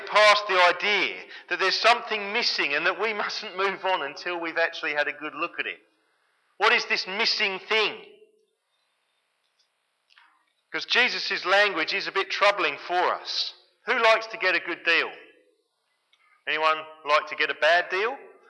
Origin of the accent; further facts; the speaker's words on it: England, United Kingdom; I'm English and you can't take that out of me, I don't think.